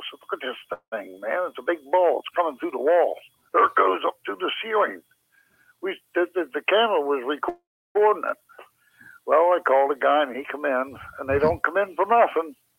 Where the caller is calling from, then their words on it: Deep Creek, Florida, United States; from Deep Creek, Florida.